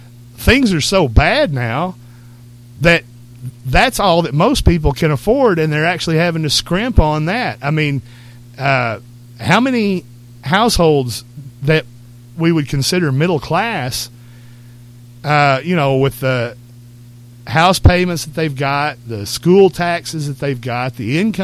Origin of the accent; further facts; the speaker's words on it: Texas, United States; Now, of course, I consider Texans my people, but at this time I am an American.